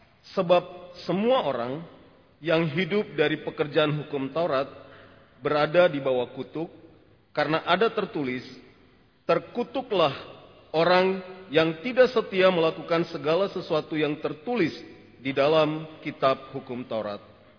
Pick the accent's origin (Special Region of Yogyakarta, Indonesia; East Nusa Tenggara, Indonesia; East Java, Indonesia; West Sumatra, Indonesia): East Java, Indonesia; Malang; also born or lived in Kediri; now in Bandung, Indonesia; Saya lahir di kota Kediri, Jawa Timur. Dibesarkan di kota Malang.